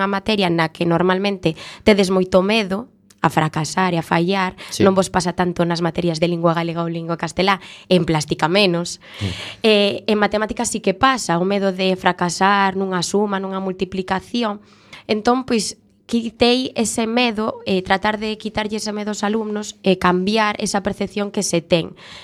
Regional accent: Monforte de Lemos, Galicia, Spain; eu son de Monforte de Lemos, que se atopa na provincia de Lugo. Ali estudiei no cole de Escolapios

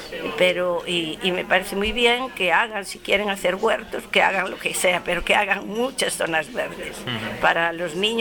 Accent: Galicia, Spain; como los gallegos no podemos, si no emigramos, la mayoría, pues para juntar dinero para un piso

